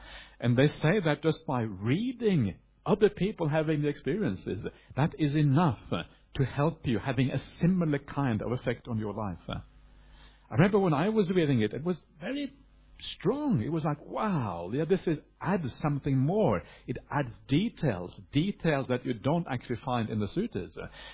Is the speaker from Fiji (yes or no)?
yes; Fiji; I came from Fiji originally